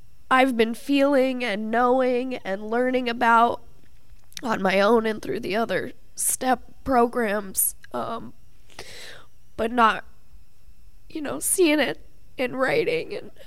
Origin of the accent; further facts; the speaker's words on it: Colorado, United States; I'm from Colorado, and I'm down here. I put myself in treatment.